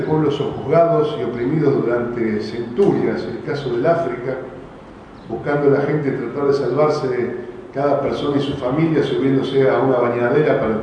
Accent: Santa Fe, Argentina; en Santa Fe tenemos un plan estratégico al 2030

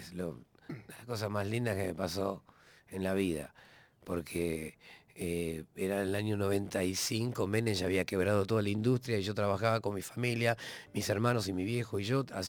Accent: Haedo, Buenos Aires Province, Argentina; also born or lived in Caballito, Buenos Aires; En verdad nací en el Policlínico Bancario, en Caballito. Sí, pero Irlanda. Mis viejos vivían en Aedo.

